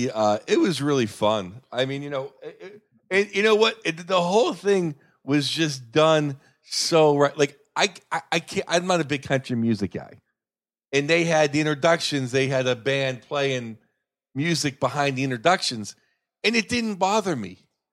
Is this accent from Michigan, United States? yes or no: no; Pittsburgh, Pennsylvania, United States; Being a Pittsburgh guy